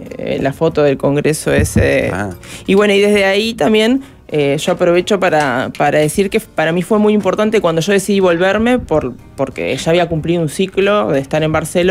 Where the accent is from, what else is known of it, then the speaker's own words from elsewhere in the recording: Uruguay; Y yo como uruguaya